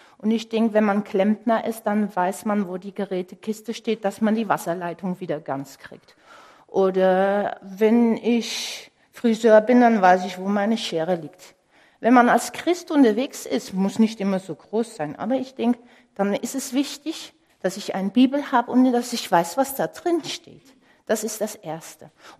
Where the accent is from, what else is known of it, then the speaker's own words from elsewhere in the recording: Netherlands; German is a second language; mich hört mir mein Ausländersein wahrscheinlich auch an, ich bin Holländerin